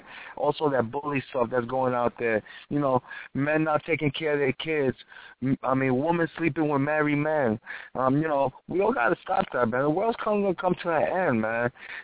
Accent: New York, United States; I'm from New York. I'm from the Bronx. I'm from the BX.

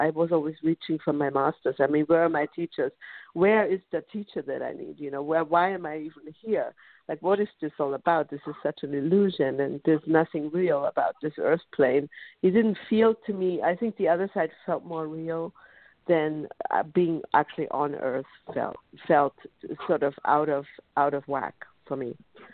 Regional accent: Munich, Bavaria, Germany; I grew up in Munich, Germany, so I grew up in with Catholic parents

